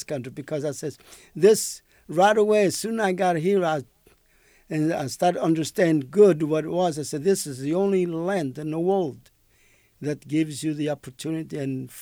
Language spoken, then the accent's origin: English; Italy; when I came from Italy, I only knew how to sew.